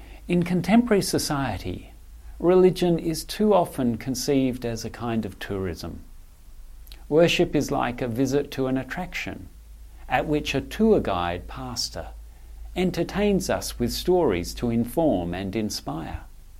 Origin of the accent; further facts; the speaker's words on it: Canberra, Australian Capital Territory, Australia; When I was growing up in Canberra, often on a Saturday I would go for a ride around Lake Burley Griffin.